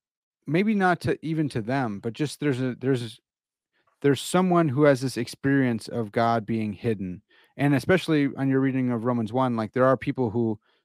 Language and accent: English; Midwest, United States; So it's actually kind of love, you know, and I'm from the Midwest.